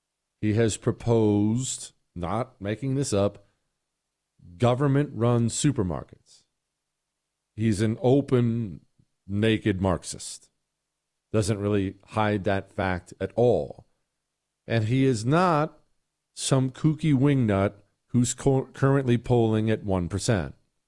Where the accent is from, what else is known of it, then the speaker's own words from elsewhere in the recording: Montana, United States; also born or lived in Ohio; I grew up in Montana and Ohio